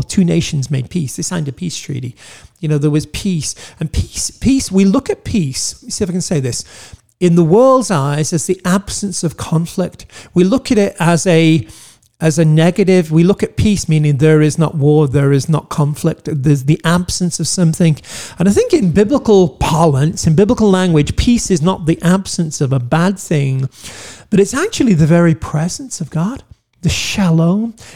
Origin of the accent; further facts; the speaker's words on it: England, United Kingdom; I'm English